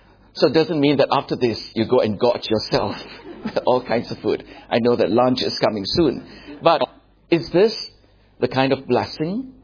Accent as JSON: {"language": "English", "town": "Johor Bahru", "region": "Johor", "country": "Malaysia", "tie": "born or raised there"}